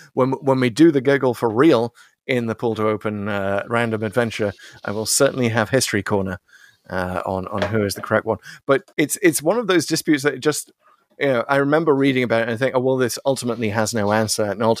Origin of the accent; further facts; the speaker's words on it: United Kingdom; now in United States; it was so weird coming to America as a Brit